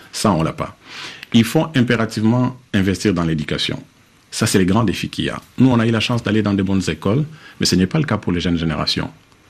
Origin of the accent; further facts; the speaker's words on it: eastern Congo, DR Congo; Moi, je viens de l'Est du Congo. Dans mon territoire, il y a le premier parc africain, le parc de Virunga.